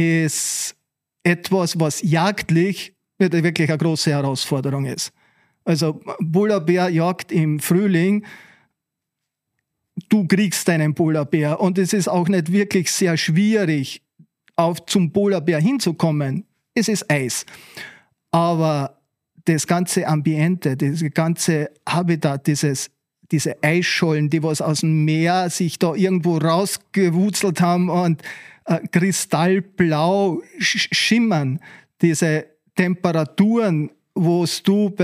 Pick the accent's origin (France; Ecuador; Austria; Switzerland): Austria; wir als Österreicher haben einen Chapter